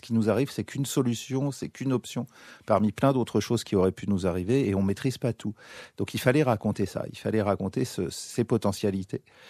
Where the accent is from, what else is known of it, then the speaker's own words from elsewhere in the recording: France; Alors quand je vais à Bruxelles, je suis français, je suis désolé.